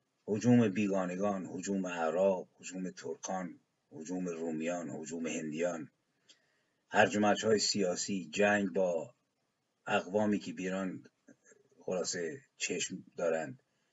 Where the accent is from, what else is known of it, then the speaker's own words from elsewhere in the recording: Iran; من به عنوان یک ایرانی